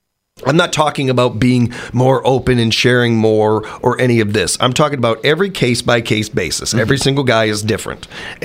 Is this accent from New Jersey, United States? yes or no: no; Illinois, United States; And I grew up in Illinois.